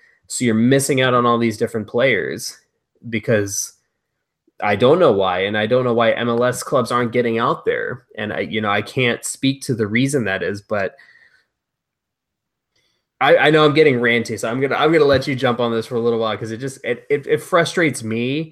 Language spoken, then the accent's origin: English; United States; born there; My parents were Mexican immigrants. I was born in the States. I have love for both countries.